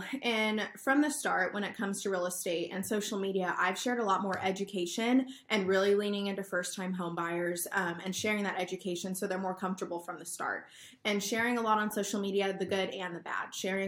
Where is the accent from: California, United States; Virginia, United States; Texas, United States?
California, United States; Lemoore; now in Visalia, United States; So right now I live in Visalia, California. I grew up in Lemoore, which is mostly known for the Navy base and then all of our dairies and dairy cows. So I grew up on a ranch